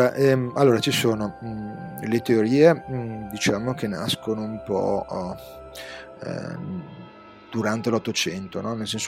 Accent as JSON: {"language": "Italian", "region": "Veneto", "country": "Italy", "accent": "north-eastern Italian", "said": "oltretutto abitando nel nord-est, come si sente nel mio accento chiarissimo"}